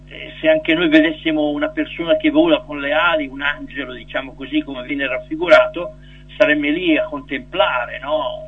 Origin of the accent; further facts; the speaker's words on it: Saronno, Lombardy, Italy; in dialetto di Saronno, io sono di Saronno